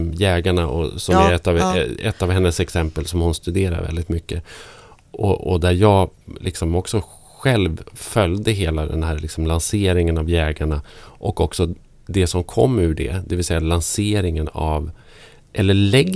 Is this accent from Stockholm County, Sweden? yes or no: no; Gävleborg County, Sweden; jag har ju min ikoniska norrländska man, och det är Peter Stormare som jag kommer från samma by som.